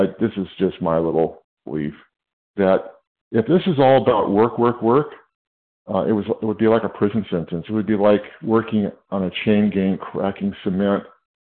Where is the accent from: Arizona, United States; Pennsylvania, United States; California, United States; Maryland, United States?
California, United States; I'm from California.